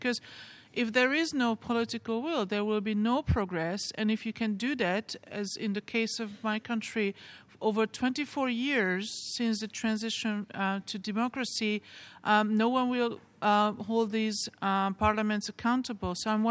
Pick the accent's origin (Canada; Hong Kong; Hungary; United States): Hungary; I come from Hungary